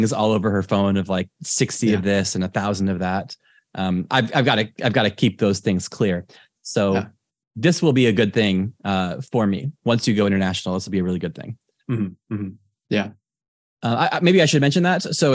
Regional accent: United States; accent: American; now in Ireland; because myself as a American accent with an Irish citizen living in Ireland

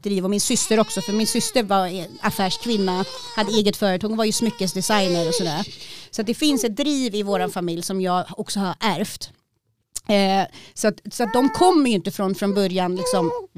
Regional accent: Märsta, Stockholm County, Sweden; i Märsta så finns det villaområden och så där jag växte upp, och så finns det områden som är lite mer ghetto.

